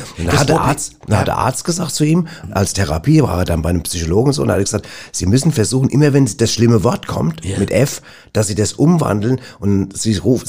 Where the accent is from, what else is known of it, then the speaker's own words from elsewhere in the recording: Cologne, North Rhine-Westphalia, Germany; Ich komme aus Köln